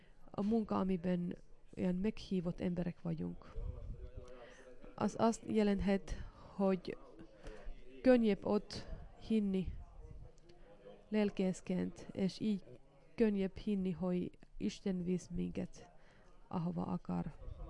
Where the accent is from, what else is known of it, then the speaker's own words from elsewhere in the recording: Pudasjärvi, North Ostrobothnia, Finland; ez az a Pudasjärvi nekem a szülőhegyem. Én itt születtem meg. Itt nőttem föl. És amikor tanulni mentem, én elindultam innen.